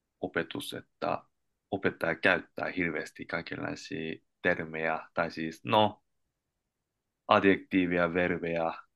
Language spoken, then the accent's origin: Finnish; Japan; first language Korean; Finnish is a second language; now in Finland; osaan korea äidinkielenäni ja sitten japania. Olen syntynyt Japanissa ja olen asunut Japanissa noin yli 10 vuoden.